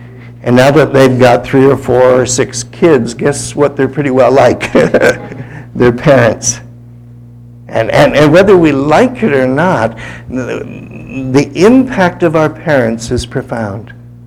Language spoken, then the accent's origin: English; Windsor, Ontario, Canada; born there; There's just a little river between me being a Canadian and an American. Born in Windsor, across the river was Detroit.